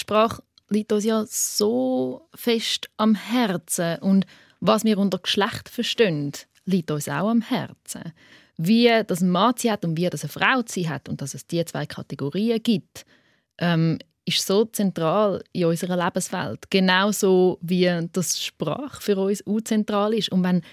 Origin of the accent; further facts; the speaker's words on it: Switzerland; first language Swiss German; Also, Schweizerdeutsch ist auch meine Muttersprache.